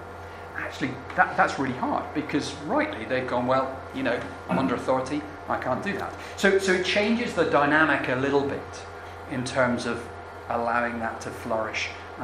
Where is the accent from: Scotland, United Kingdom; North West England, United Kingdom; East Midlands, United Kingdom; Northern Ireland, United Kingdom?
Scotland, United Kingdom; I mean, I'm from Scotland, but Carlisle is in the middle of nowhere.